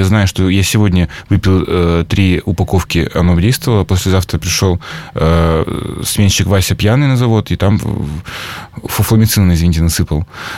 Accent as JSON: {"language": "Russian", "town": "Yoshkar-Ola", "region": "Mari El", "country": "Russia", "tie": "born or raised there", "lives_now": "Perm, Russia", "said": "На самом деле, я еще даже не пермяк. Я вырос и родился в Вишкар-Оле. Я сейчас учиться приехал."}